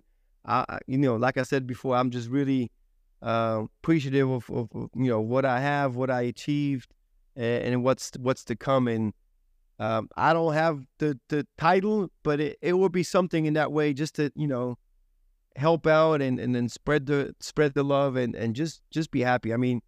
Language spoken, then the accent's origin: English; Luxembourg; also born or lived in Czechoslovakia; I was born in the Czechoslovakia, and then in 85, when I was four, we came to Luxembourg, and obviously Luxembourg is a richer country and just way more options.